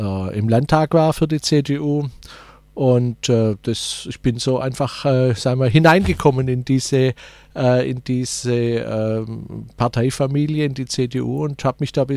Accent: Grafenberg, Baden-Württemberg, Germany; dass ich in meinem Heimatort Grafenberg für den Gemeinderat kandidiert habe

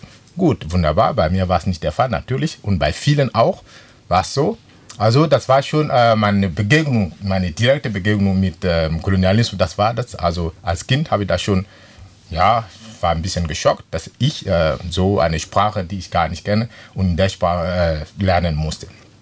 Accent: Côte d’Ivoire; ich komme ursprünglich aus der Elfenbeinküste.

